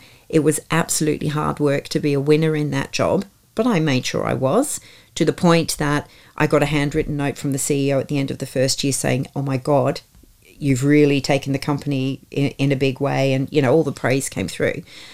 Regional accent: Australia; But being an Aussie in the middle of all that, I was kind of like a neutral thing and I didn't threaten anyone.

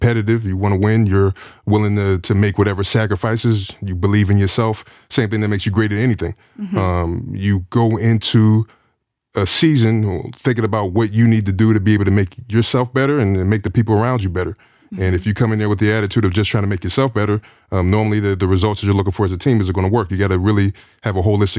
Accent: Pittsburgh, Pennsylvania, United States; I grew up in Pittsburgh, Pennsylvania. My father and mother were both educators.

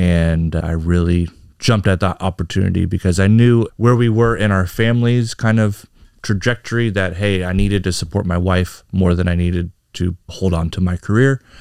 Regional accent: Texas, United States; moved away as an adult; also born or lived in Colorado; now in Luxembourg; And even before that, I'm from Texas. My wife is from Oregon and we went to school in Colorado.

